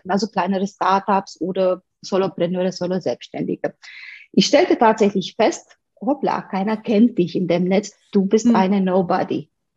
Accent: Romania; German is a second language; moved away as an adult; now in Munich, Germany; Ich komme aus Rumänien ursprünglich, lebe schon seit fast 20 Jahren, also fast die Hälfte meines Lebens bald in Deutschland. München, das war meine Wahlstadt und ich liebe es dort, ehrlich gesagt, zu leben. Es ist eine schöne kleine Stadt

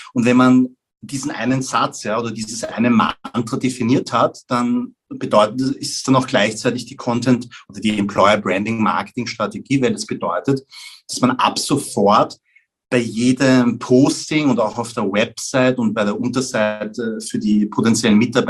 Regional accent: Vienna, Austria; ich bin in Wien geboren und aufgewachsen.

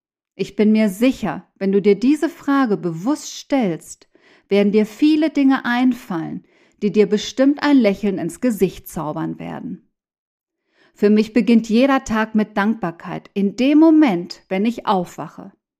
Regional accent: Mexico; moved away as an adult; now in Germany; die Freiheit und Sicherheit, die ich in einem Land wie Deutschland genießen kann und die in meinen letzten Jahren in meiner Heimat Mexiko nicht mehr gegeben waren.

